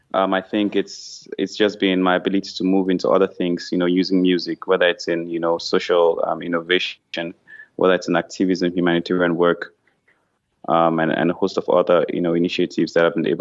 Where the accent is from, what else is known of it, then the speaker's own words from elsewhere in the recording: Cameroon; moved away as an adult; also born or lived in South Africa; But I went to school in Cameroon, Central Africa. That is, did a first degree in law, and then moved to South Africa to study a master's degree